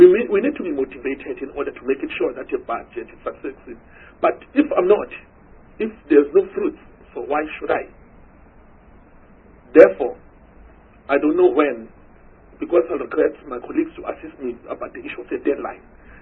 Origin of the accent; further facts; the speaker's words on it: Mpumalanga, South Africa; Because I know I'm from Mpumalanga.